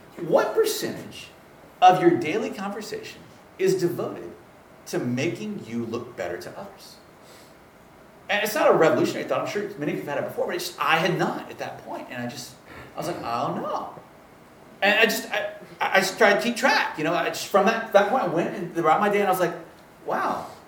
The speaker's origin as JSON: {"language": "English", "region": "Louisiana", "country": "United States", "said": "Or, you're going to Louisiana? I'm from Louisiana. Here's where you get the best food."}